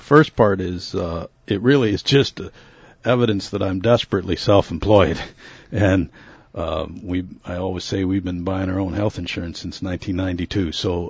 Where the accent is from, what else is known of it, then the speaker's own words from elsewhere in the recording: New Auburn, Wisconsin, United States; because I'm from New Auburn, Wisconsin? No, not at all. Matter of fact, when I moved back to New Auburn